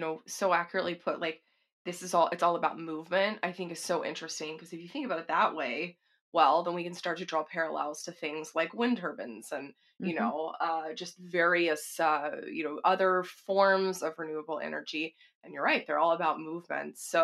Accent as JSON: {"language": "English", "region": "Texas", "country": "United States", "said": "Well, I'm not sixth generation, but I'm from Texas."}